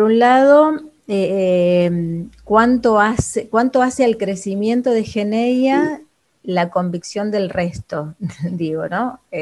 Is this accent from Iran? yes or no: no; Argentina; nosotros como argentinos somos siempre un motor.